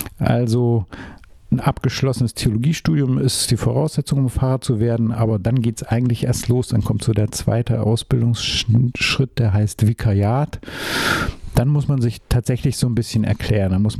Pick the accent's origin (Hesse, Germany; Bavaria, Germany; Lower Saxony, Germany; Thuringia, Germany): Thuringia, Germany; Leubingen; Erfurt ist mir ja nie so ganz fremd gewesen. Ich bin ja hier in der Nähe aufgewachsen und in Leubingen bei Sommer da. Das heißt, ich bin als Kind schon immer, wenn irgendwas Besonderes war, nach Erfurt gefahren.